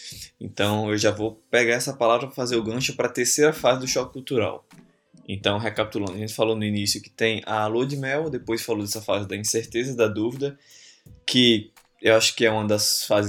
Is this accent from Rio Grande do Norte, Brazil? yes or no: yes; Natal, Rio Grande do Norte, Brazil; eu sou de Natal, Rio Grande do Norte, você pode perceber pelo meu sotaque. Sou da Cidade do Sol